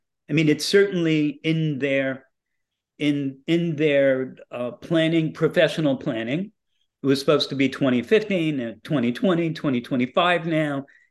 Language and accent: English; Brooklyn, New York, United States; if I came from Brooklyn, I came from a minority area, my parents weren't happy that I was going to be called somebody's assistant